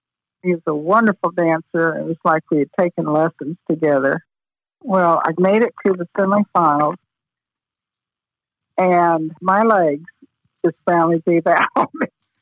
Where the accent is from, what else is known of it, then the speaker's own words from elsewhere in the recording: Tulsa, Oklahoma, United States; I said, I'm from Oklahoma, Tulsa.